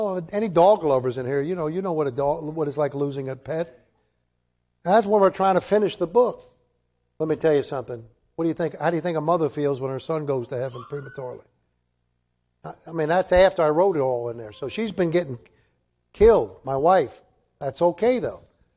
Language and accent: English; Ireland; I'm an Irishman. That's what awake is all about, right?